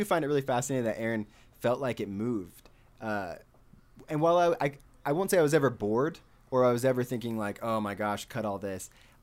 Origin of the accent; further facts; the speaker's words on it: California, United States; growing up in California